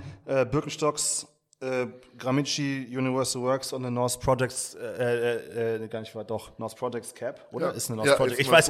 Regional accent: Norderstedt, Schleswig-Holstein, Germany; Ich bin große Teil meiner Kindheit aufgewachsen in Norderstedt, direkt nördlich von Hamburg. Das ist aber schon Schleswig-Holstein.

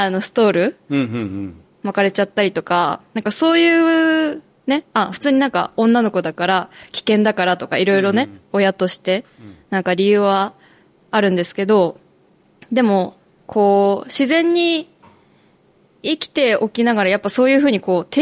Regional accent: Aomori, Japan; 私、青森出身なんですね。で、めっちゃ田舎で、

